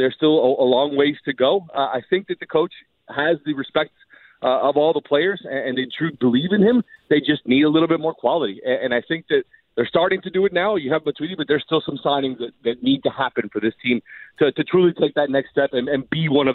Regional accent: Miami, Florida, United States; it's, Miami's my hometown, and I'm always going to root for their teams

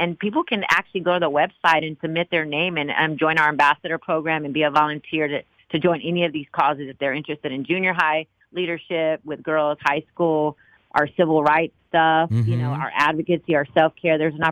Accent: Austin, Texas, United States; I'm from Austin, so definitely Austin

